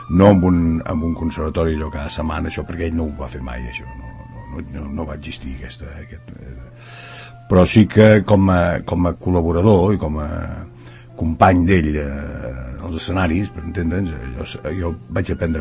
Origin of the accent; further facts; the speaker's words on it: Llerona, Catalonia, Spain; jo soc d'un poble molt petit, que es diu Llerona